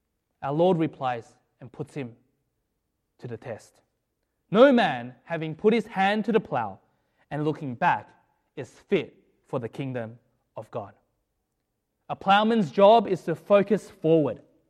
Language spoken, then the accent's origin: English; Melbourne, Victoria, Australia; now in United States; All that I know, all that I grew up with is in Australia.